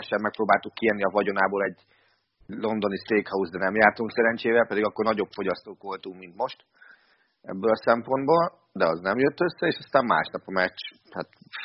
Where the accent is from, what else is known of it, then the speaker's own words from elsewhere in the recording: Győr-Moson-Sopron, Hungary; hiszen én Győr mellett nőttem föl